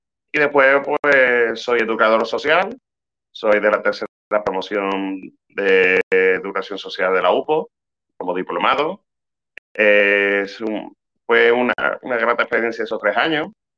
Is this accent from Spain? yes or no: yes; Seville, Andalusia, Spain; Yo estaba estudiando animación deportiva en el IES Charande, en Sevilla, muy cerca de mi casa, yo soy de Avenida de la Paz